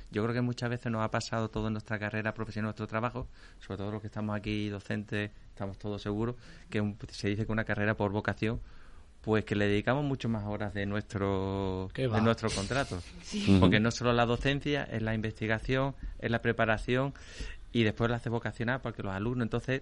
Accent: Cádiz, Andalusia, Spain; yo que soy de Cádiz, evidentemente vengo de Cádiz

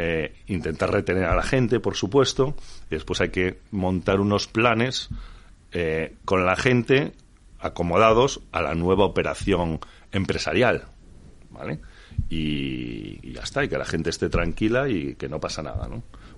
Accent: Galicia, Spain; que es gallega además, de donde soy yo.

